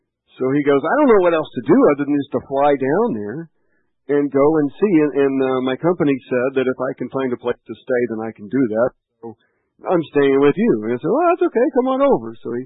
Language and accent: English; Texas, United States; As I said before, I am from Texas. Everybody in my family is from Texas.